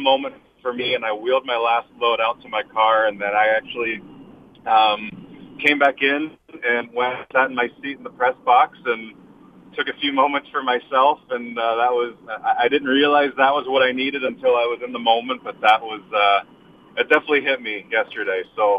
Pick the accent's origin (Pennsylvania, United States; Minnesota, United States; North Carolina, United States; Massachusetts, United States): Pennsylvania, United States; Pittsburgh; and I'm from Pittsburgh originally, right?